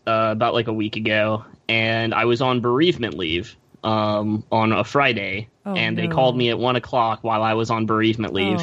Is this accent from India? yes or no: yes; India; accent: Indian; Yeah, my Indian accent wasn't good enough.